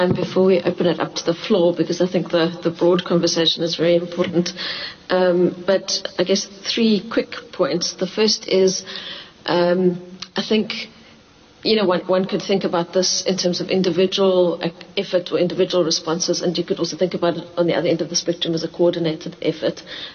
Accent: South Africa; I do feel this often as a South African

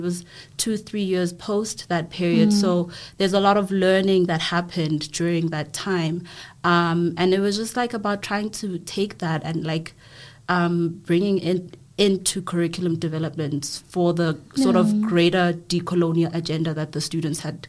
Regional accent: KwaMashu, KwaZulu-Natal, South Africa; being raised in a very Western sort of setting, when originally I'm from Gwamashu

